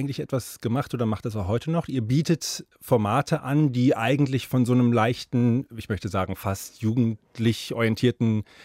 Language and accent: German; Berlin, Germany; ich komme aus Berlin